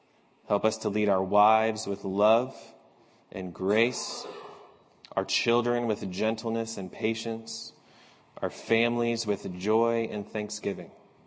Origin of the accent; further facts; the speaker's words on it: New England, United States; And so because I grew up in New England, I've been an avid fan of the Boston Celtics my entire life